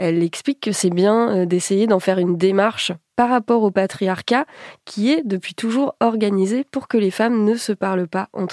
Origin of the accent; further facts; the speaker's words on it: France; c'est une idée qui trouve des défenseurs et surtout des défenseuses chez nous en France.